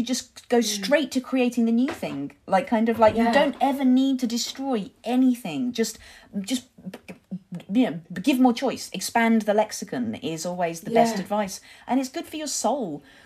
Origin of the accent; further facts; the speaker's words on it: Wolverhampton, West Midlands, United Kingdom; we were both in the Midlands. He's from Birmingham, I'm from Wolverhampton.